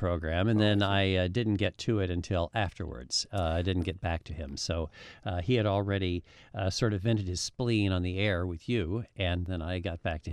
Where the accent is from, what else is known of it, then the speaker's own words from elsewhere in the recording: South Dakota, United States; also born or lived in Northeast US; You see, and I'm from South Dakota.